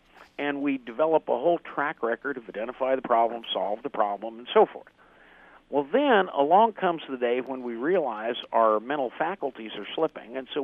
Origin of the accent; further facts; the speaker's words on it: Midwest, United States; I'm born and raised in the Midwest, and when I grew up, two of the things that they used to say all the time were, you have to be strong for someone else, and you have to keep busy.